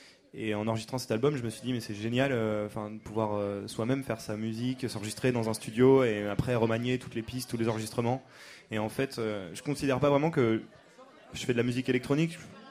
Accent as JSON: {"language": "French", "town": "Caen", "region": "Normandy", "country": "France", "tie": "born there", "said": "Je suis né à Caen, comme il y en a 1000 ici qui sont nés à Caen et tout."}